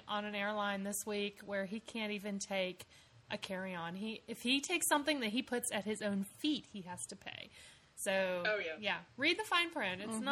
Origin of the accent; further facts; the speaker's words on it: Myrtle Beach, South Carolina, United States; I mean, you know, I'm from Myrtle Beach.